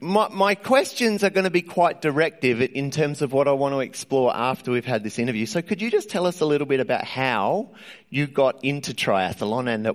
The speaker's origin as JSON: {"language": "English", "country": "Australia", "said": "What is astonishing to me is the state of affairs that we find ourselves in as an Australian society today, given the resources that are available to us."}